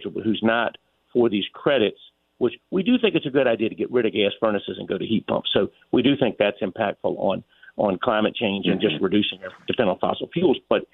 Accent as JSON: {"language": "English", "country": "United States", "said": "As an American, I just have a concern when we get these 755-page bills"}